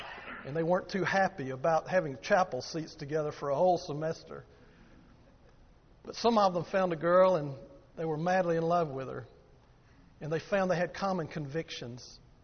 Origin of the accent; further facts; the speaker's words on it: Alabama, United States; I grew up in Alabama, and as a boy, we would travel around the southeast